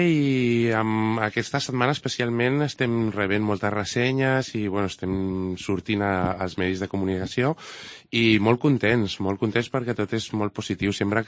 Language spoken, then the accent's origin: Catalan; Cambrils, Catalonia, Spain; perquè jo sóc de Cambrils